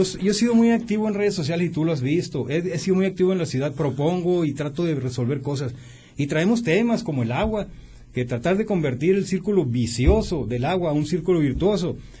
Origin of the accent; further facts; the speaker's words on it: Nogales, Sonora, Mexico; somos mexicanos y Nogales se toma cerveza.